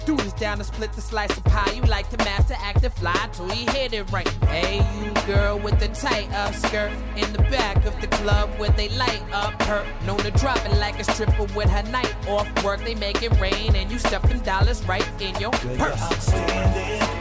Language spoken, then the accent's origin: English; Atlanta, Georgia, United States; now in Boston, United States; I said internets, you know, just like an old Southern boy. You don't know I'm from Atlanta, Georgia, so that's how we get down. And by the way, it's so cold up here in Boston, man.